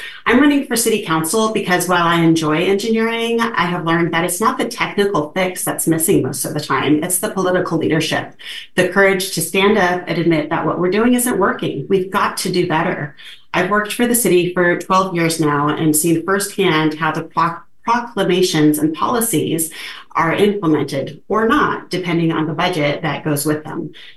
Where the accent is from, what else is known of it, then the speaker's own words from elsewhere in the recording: Portland, Oregon, United States; I grew up in Portland, the oldest of 6 kids.